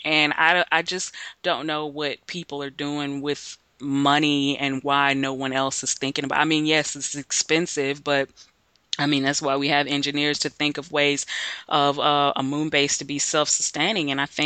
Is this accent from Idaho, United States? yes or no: no; Houston, Texas, United States; I was raised in Houston. We have a huge NASA culture there, and everything is about space.